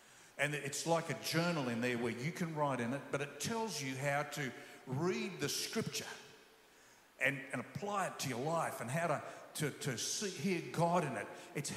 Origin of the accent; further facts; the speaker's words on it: Australia; born there; I'm not saying I'm Australian, though I was born in Australia.